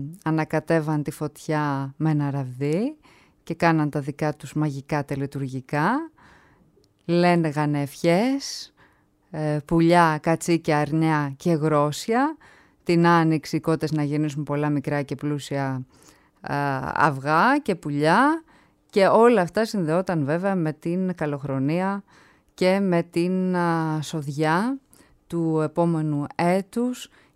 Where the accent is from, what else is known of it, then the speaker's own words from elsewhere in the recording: Trikala, Thessaly, Greece; έτσι όπως τραγουδιέται στον τόπο μας, στον τόπο μου, τα Τρίκαλα.